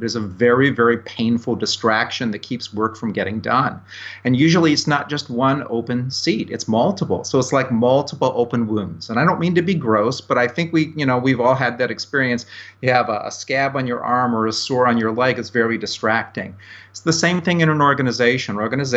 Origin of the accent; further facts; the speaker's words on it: Tampa Bay, Florida, United States; I'm from Tampa Bay, Florida.